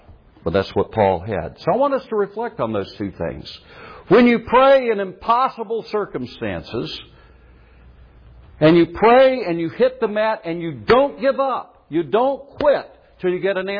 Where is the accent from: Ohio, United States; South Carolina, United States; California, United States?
South Carolina, United States; born there; Excuse me, I was born in South Carolina.